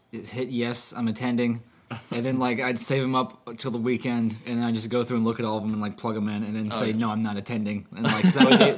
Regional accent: Utah, United States; I used to love going to the Blockbuster in my hometown. Well, one of my hometowns in Utah.

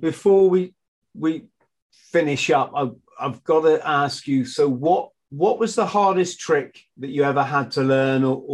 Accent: Bromley, London, United Kingdom; born there; I was born in Bromley, funny enough.

